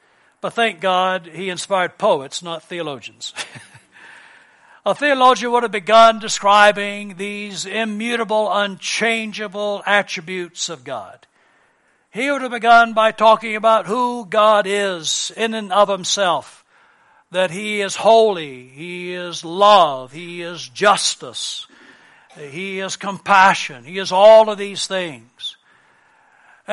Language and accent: English; United States; But when I was growing up in America, once a week, the principal would come on in the public school and lead us in a devotion.